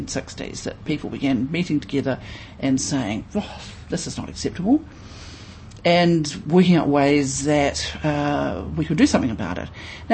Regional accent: Wellington, New Zealand; I come from Wellington. My background is Māori and Pākehā.

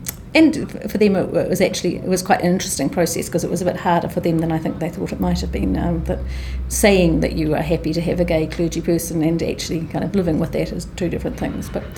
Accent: Timaru, Canterbury, New Zealand; I grew up in Timaru in the South Island, and my family went to the local Presbyterian church, and on my mother's side of the family, they're Scottish heritage

